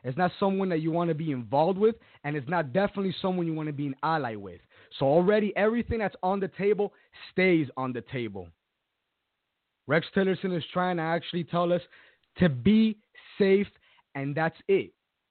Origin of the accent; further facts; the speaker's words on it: Cuba; not just in North Korea, not just in Cuba, my hometown, but also in Venezuela